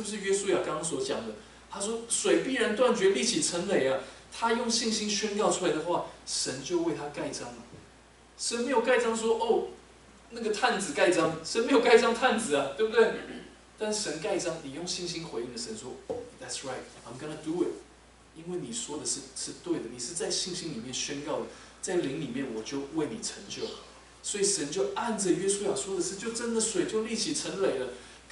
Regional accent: Taiwan; now in United States; 因为我都住美国啊，我很少在，而且我在小时候在台湾

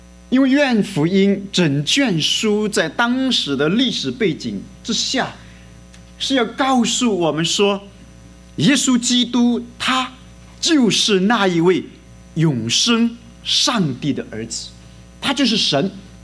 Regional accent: Wenzhou, Zhejiang, China; 我来自温州。

